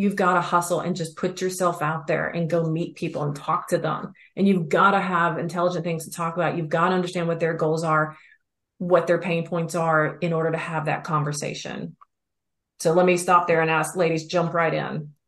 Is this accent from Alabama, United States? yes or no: yes; Alabama, United States; I'm originally from Alabama.